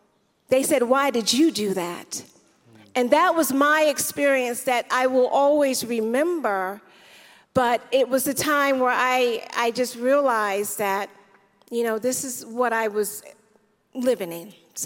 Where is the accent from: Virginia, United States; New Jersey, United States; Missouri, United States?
New Jersey, United States; Jersey City; I'm from Jersey City, New Jersey, and I've experienced racism in different ways, just being in a big city